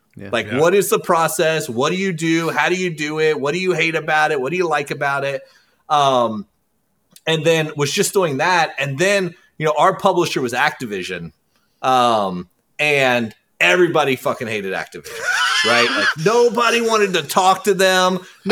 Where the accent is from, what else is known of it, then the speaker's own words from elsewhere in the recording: Kentucky, United States; I also, growing up in Kentucky, I never thought about the process in terms of a job, right?